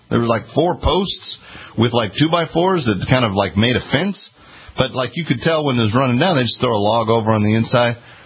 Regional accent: Texas, United States; I came from Texas. We had fake tree in my growing up every year.

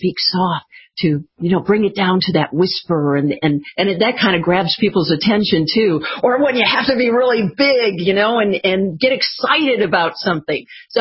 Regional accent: Michigan, United States; I'm from Michigan originally, did my undergraduate in Michigan.

